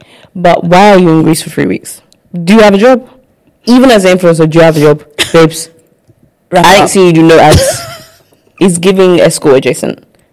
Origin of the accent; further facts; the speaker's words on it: Nigeria; I have these new Nigerian neighbors. I'm Nigerian, love them.